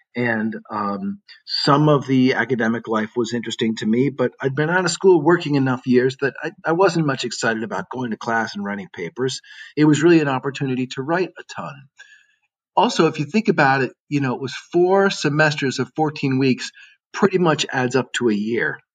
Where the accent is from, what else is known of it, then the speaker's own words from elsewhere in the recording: New England, United States; I'm from New England, and so I had an Easterner snobbery